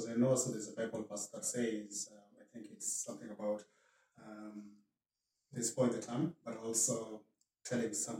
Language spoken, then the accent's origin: English; Kenya; So I'm from Kenya, right?